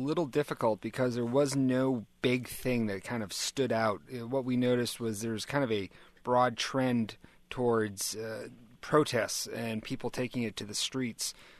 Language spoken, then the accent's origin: English; Boston, Massachusetts, United States; Because I grew up in Boston, just shy of Patriots Stadium